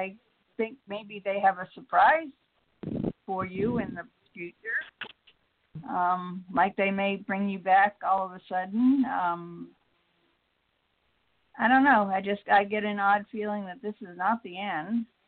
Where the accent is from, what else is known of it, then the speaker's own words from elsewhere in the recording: New England, United States; born there; I was born in New England, went to Nebraska, went to Arizona, and now I'm here. It's what happens when you're married to a military man.